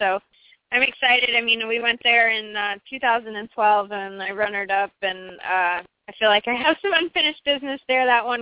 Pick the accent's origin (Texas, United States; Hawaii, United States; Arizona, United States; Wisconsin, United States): Texas, United States; So being that that's in my home state, I'd like to do well there.